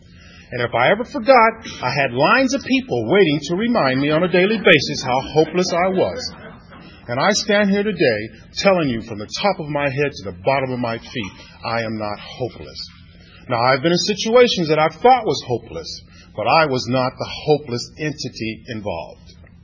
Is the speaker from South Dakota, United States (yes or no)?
no; St. Louis, Missouri, United States; born there; I was born in St. Louis, Missouri. I come from a family of 13 children.